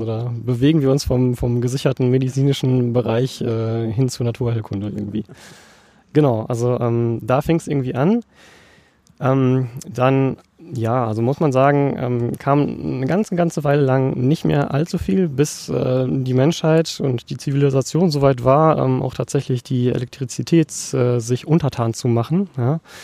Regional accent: Northern Germany, Germany; Hoffentlich spreche ich das als Norddeutscher das richtig aus, diesen Namen.

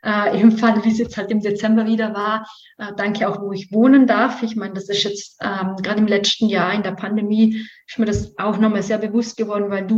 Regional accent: Vorarlberg, Austria; born or raised there

